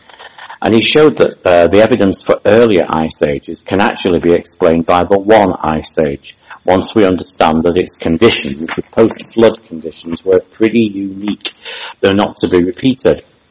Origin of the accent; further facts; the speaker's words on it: United Kingdom; because I'm from Britain, where you don't have large numbers of big canyons. You know, it's a small island